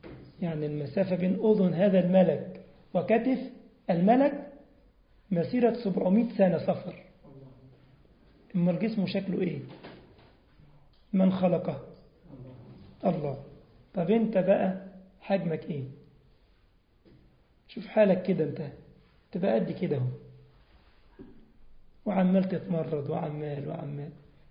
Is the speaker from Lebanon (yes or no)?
no; Egypt; طبعا الجاموس عندنا في مصر يعني العجول